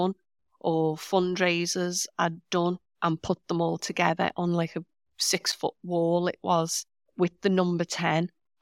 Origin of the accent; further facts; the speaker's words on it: Liverpool, North West England, United Kingdom; being typical Scouser, it sort of grew arms and legs a little bit.